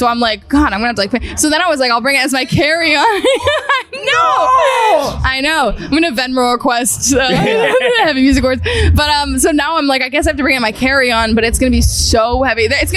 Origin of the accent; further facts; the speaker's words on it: Massachusetts, United States; outside of Boston.